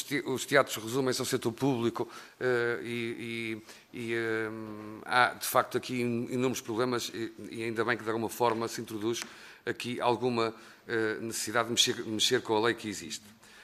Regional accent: Norte, Portugal; eu até sou do Minho, o braço dado com a Galiza

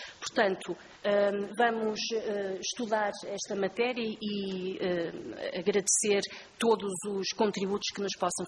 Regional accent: Ovar, Aveiro, Portugal; dizer-vos que sou de Ovar

